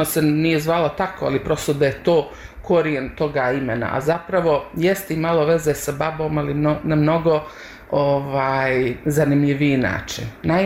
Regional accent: Montenegro; mogla bih se definisati kao nacionalna Crnogorka, ali nisam neko ko je pobožan. Međutim, ljudi uglavnom … doživljavaju kao muslimansko

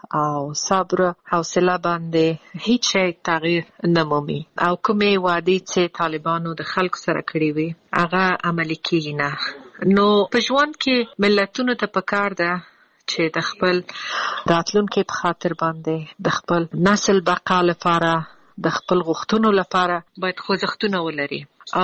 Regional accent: Afghanistan; moved away; زه د افغانستان نه بند یم زه ورځې شمېرم چې زه بیرته کله خپل ملک ته ځم او بیرته خپل ټاټوبی خپل خلکو سره

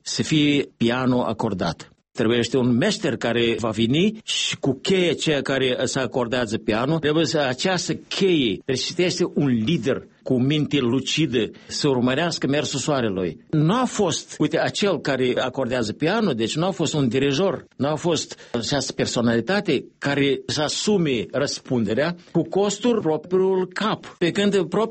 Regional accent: Moldova; Ba noi suntem basarabeni, ba noi suntem moldoveni, ba suntem români

